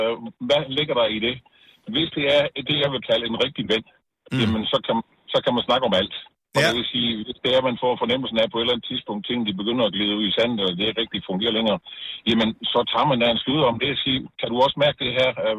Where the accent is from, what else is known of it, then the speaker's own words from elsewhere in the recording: Region of Southern Denmark, Denmark; jeg er sønderjyde